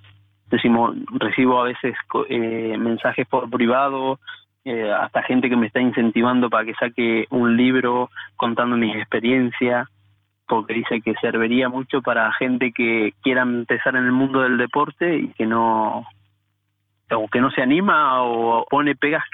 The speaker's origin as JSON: {"language": "Spanish", "country": "Argentina", "said": "Uno como es argentino, soy sincero"}